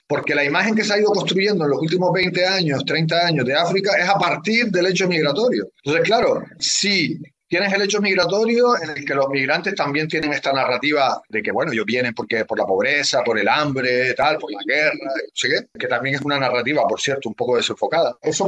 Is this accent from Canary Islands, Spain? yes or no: yes; Canary Islands, Spain; te digo Venezuela, Cuba porque soy de Canarias